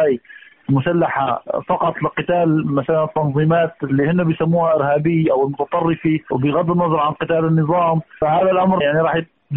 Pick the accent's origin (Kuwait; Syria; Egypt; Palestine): Syria; يعني نحن مشكلتنا كسوريين معاناتنا هي في هالنظام